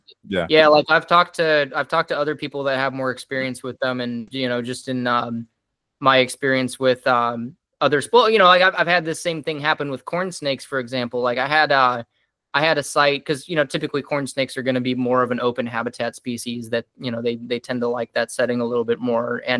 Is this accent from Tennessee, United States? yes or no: yes; Memphis, Tennessee, United States; That's actually funny you mentioned that, because, you know, growing up in Memphis, actually